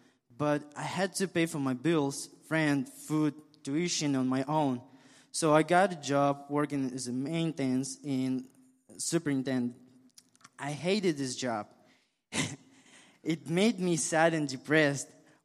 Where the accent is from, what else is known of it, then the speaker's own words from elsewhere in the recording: Kazakhstan; now in United States; I grew up in Kazakhstan and moved to United States 1 year ago. … which is a name that I've used since moving here.